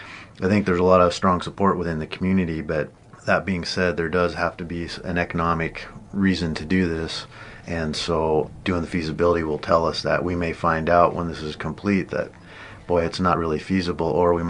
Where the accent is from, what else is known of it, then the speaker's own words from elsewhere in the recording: Montana, United States; I mean, my company, I'm from Montana, and we've done probably 120 of these